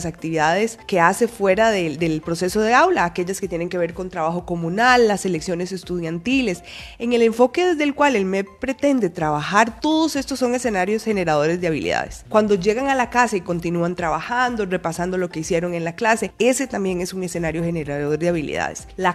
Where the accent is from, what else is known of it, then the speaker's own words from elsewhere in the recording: Costa Rica; desarrollando todo nuestro potencial como costarricenses para vivir una vida digna